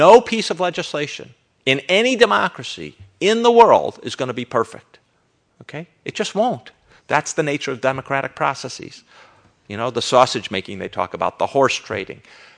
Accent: Chicago, Illinois, United States; The Chicago Tribune, my hometown paper, predicted on the day of after the election that Dewey had beat him.

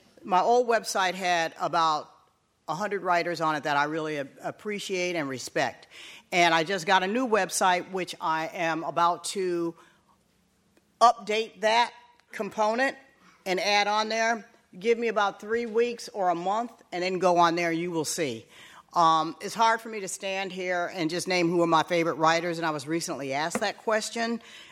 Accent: Port Huron, Michigan, United States; moved away as an adult; also born or lived in New York; Transplant. No, I'm from Michigan, but north of Detroit. Small town called Port Huron, but I've lived in California in the Bay Area for 25 years. I lived in New York for 15 years

